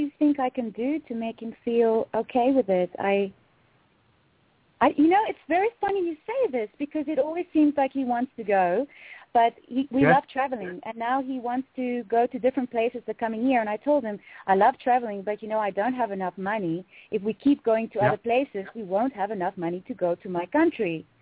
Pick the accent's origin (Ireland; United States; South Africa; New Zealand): South Africa; now in Europe; I come originally from South Africa. I'm not living there now. I'm living in Europe.